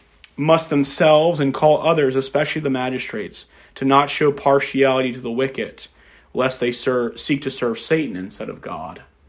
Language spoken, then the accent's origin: English; United States; born there; I'm thankful I was born in America. I'm not an American basher. I'm thankful I was born in America.